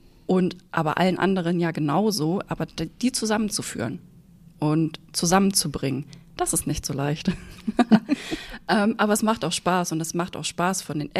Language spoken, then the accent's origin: German; Lower Saxony, Germany; bin 32 Jahre alt, also genau 31 Jahre jünger als Anne. Und ich bin in der Nähe von Göttingen aufgewachsen, zwischen Göttingen und Hannover ungefähr. Und habe auch da meine Ausbildung gemacht.